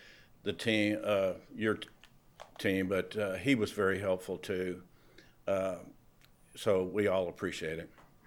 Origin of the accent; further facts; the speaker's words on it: Texas, United States; I mean, I'm a native Texan. I grew up in Texas and went to college in Texas.